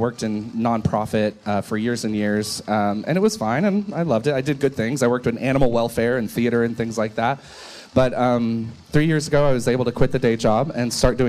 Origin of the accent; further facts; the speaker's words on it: the South, United States; growing up in the South, all I knew was Southern Baptist